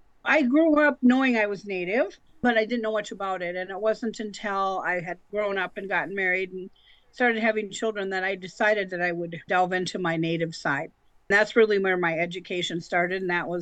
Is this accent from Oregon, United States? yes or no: no; Minnesota, United States; now in Illinois, United States; I grew up in Minnesota. I'm a Minnesota girl. I currently live in Illinois, so I'm a transplant over here. I grew up in Minnesota.